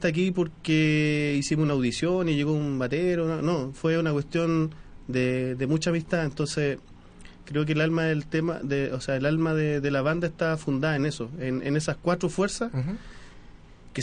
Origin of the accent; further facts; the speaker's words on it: Maipú, Santiago Metropolitan Region, Chile; Sí, somos todos de acá de Maipú, yo soy de Ciudad Satélite